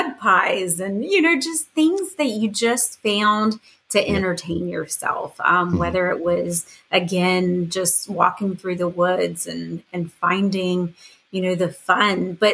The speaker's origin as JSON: {"language": "English", "region": "West Virginia", "country": "United States", "tie": "born or raised there", "said": "So I am from West Virginia. I'm born and raised here. I came back here after the service so that way I could be with my family."}